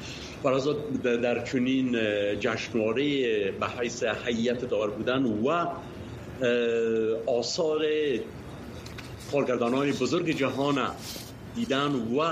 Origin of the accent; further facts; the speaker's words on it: Afghanistan; moved away as an adult; با سن 20 سالگی از افغانستان آمدم بیرون